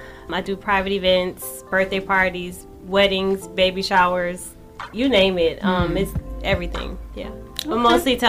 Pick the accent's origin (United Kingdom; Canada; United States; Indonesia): United States; New Orleans, Louisiana; Because I'm from New Orleans, I always would have so much respect for Leah Chase.